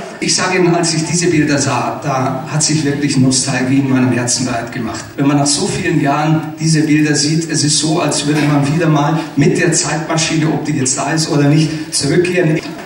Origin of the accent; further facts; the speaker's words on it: Sibiu, Sibiu County, Romania; Hier in meiner Heimatstadt, in Hermannstadt.